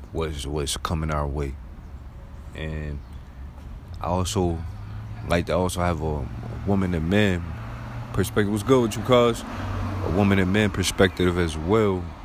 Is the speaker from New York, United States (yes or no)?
yes; Buffalo, New York, United States; But I'm a young man. I'm 30 years old. I'm from Buffalo, New York. I'm a laid back, outgoing guy.